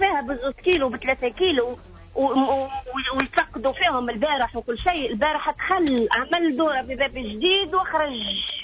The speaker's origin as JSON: {"language": "Arabic", "town": "Sousse", "region": "Sousse Governorate", "country": "Tunisia", "said": "اني من سوسة وباب جديد."}